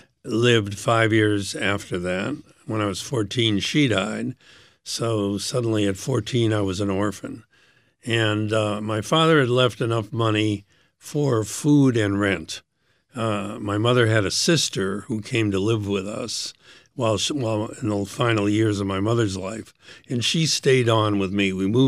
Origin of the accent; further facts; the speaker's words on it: Chicago, Illinois, United States; I was born in Chicago to a middle-class family. My father was a doctor. We lived on the North Side. I went to public schools.